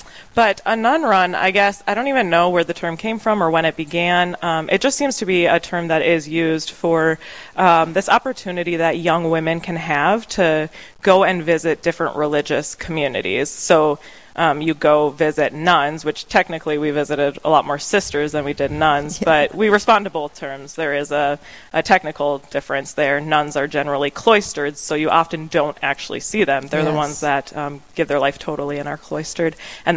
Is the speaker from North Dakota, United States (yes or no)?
yes; Napoleon, North Dakota, United States; now in Dickinson, United States; I'm originally from North Dakota here. I'm from Napoleon.